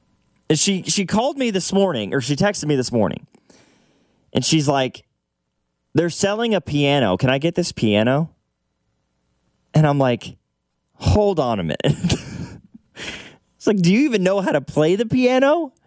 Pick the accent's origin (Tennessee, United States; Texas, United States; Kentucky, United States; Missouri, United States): Missouri, United States; Lawson; I grew up in the metro. I didn't grow up like in Kansas City city limits by any stretch. I grew up in Lawson, Missouri.